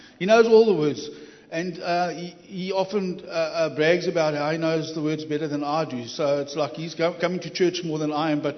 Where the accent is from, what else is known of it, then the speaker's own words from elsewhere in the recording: East London, London, United Kingdom; Well, I've been born and bred in East London all my life.